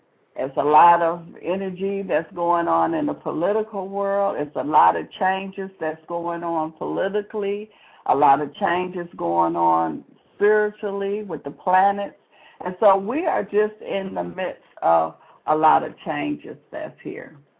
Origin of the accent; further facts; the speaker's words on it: Detroit, Michigan, United States; I'm from the Detroit, Michigan area.